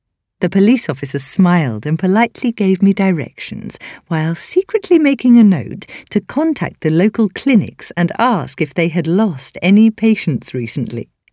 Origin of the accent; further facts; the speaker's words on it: Canada; now in United States; As a Canadian, moving to the United States was not going to be the culture shock of moving to Asia, but it was still a big change.